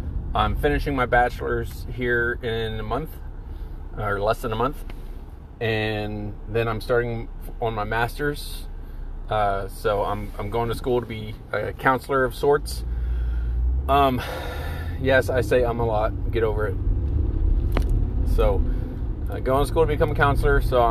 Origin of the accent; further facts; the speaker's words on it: Scotland, United Kingdom; But I'm Scottish, so we'll call them Scottish twins.